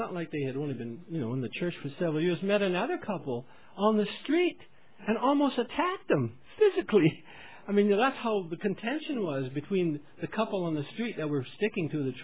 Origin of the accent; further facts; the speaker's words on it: Canada; That's how you know that I'm Canadian.